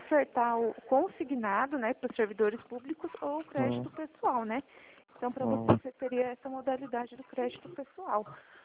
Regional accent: Toledo, Paraná, Brazil; Eu sou aqui de Toledo.

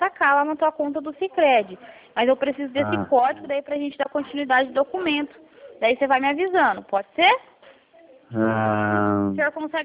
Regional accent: Paraná, Brazil; eu sou aqui do Paraná.

